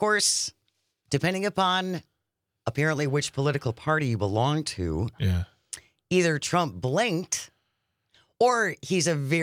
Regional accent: United States; Trust me. I'm an American. I support my president.

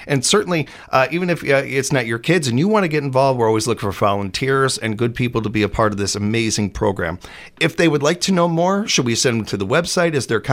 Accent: Midwest, United States; We grew up in the Midwest. We don't ask for help. We run some dirt on it and we keep walking. That's what we do here in the Midwest.

